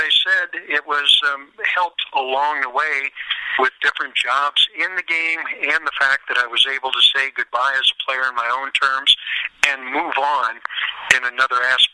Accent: St. Louis, Missouri, United States; Number five was my first day in the big leagues, growing up in St. Louis, 1969, and getting to wear the Cardinal uniform

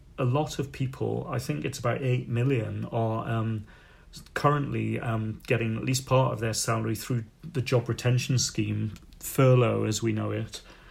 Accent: North East England, United Kingdom; now in London, United Kingdom; even though I'm talking to you from North London. I was, you know, born and bred on Tyneside.

